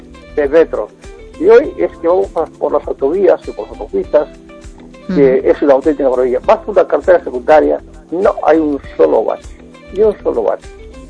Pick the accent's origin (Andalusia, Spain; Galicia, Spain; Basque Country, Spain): Galicia, Spain; A Coruña; yo soy aquí de Coruña, en Carvalho